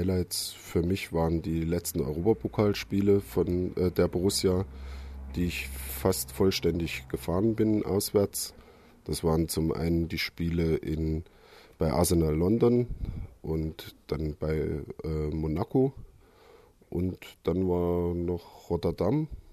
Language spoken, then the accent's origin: German; Arnstadt, Thuringia, Germany; born there; now in Laupheim, Germany; 41 Jahre und lebe jetzt seit knapp 20 Jahren hier in Laupheim. Gebürtig komme ich aus Thüringen, aus Arnstadt bei Erfurt.